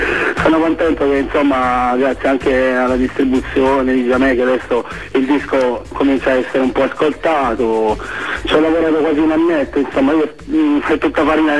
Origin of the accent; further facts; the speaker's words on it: Taranto, Apulia, Italy; born there; Io faccio parte di Taranto, cioè io sono nato a Taranto, che è una città purtroppo da troppo tempo conquistata, tra virgolette, da Marina Militare, Ilva, inquinamento, insomma un terreno abbastanza devastato.